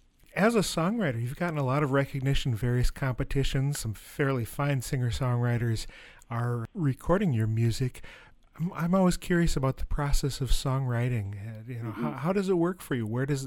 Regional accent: Wisconsin, United States; I'm from Wisconsin originally, and the home farmyard that used to be all dug up gravel and ruts

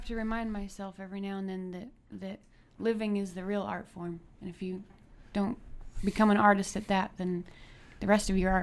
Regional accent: Idaho, United States; but I'm from Idaho originally, in southern Idaho. Doesn't get a whole lot of rain, at least it didn't when I was growing up.

